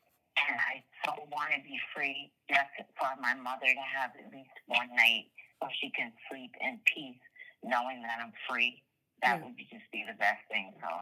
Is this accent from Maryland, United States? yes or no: no; Florida, United States; also born or lived in New Hampshire, United States; I would love to go back to where I'm from, which is Florida, and I was born and raised in Florida, and I lived there the majority of my life.